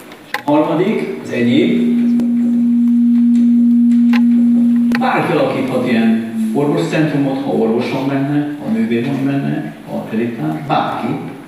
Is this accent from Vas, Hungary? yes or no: yes; Szombathely, Vas, Hungary; hogy ugyan én mehetnék Szombathelyi vagyok.